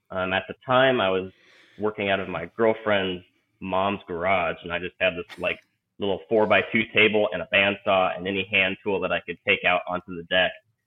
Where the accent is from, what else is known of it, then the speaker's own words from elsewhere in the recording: Albany, Oregon, United States; I grew up in Oregon in a small town called Albany.